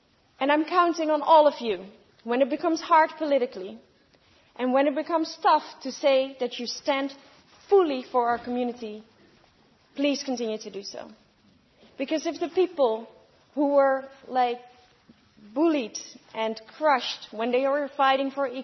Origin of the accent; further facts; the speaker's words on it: Netherlands; I was 11 years old when equal marriage became reality in my home country, the Netherlands.